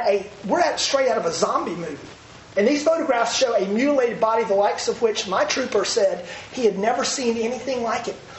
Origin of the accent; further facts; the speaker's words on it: South Carolina, United States; You can do all the basic training in the world down at Parris Island. I'm from South Carolina.